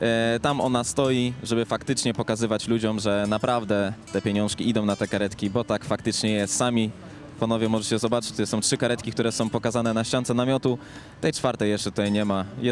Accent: Łódź, Łódź Voivodeship, Poland; Z racji tego, że jesteśmy z Łodzi, stwierdziliśmy, że pierwszą karetkę oddamy do naszego rodzinnego miasta.

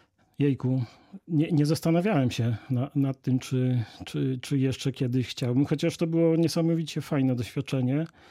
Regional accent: Lubycza Królewska, Lublin Voivodeship, Poland; to jest bardzo niedaleko granicy województwa podkarpackiego, moja rodzinna miejscowość Lubycza Królewska.

